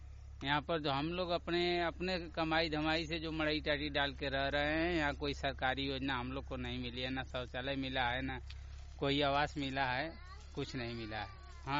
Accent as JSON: {"language": "Hindi", "town": "Dhohra", "region": "Uttar Pradesh", "country": "India", "said": "हम गाजीपुर जिला के रहने वाले हैं, ग्राम ढोहरा कोष्टक में रहते हैं।"}